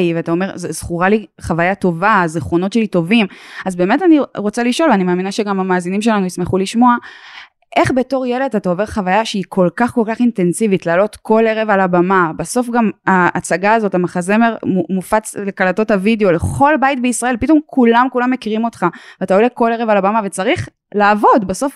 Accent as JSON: {"language": "Hebrew", "town": "Dimona", "region": "Southern District", "country": "Israel", "said": "אני מדימונה"}